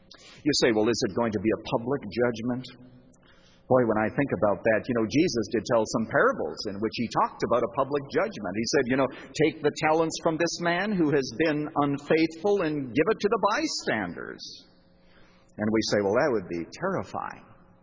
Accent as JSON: {"language": "English", "country": "Canada", "said": "Now that you know that I came from Canada"}